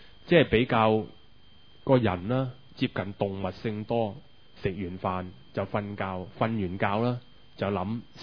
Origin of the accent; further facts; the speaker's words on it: China; 我哋中國人